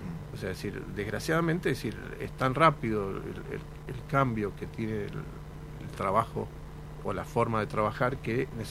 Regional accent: Mendoza, Argentina; No somos extraterrestres, somos

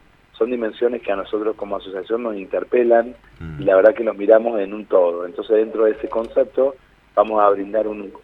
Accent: Argentina; nosotros como argentinos y como políticas públicas debemos dejar de apostar al asistencialismo

